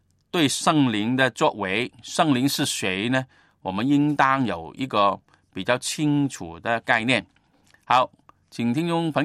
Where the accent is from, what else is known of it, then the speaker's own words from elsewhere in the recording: Guangdong, China; first language Cantonese; Chinese is a second language; 我们的母语嘛，我是广东人呢，广东话是我的本来的语言，但是也在学习